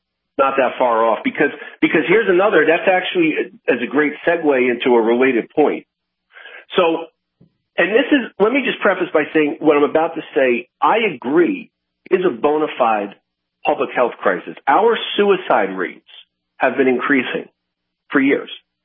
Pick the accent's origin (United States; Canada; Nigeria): United States; Northeast; I'm from the Northeast originally.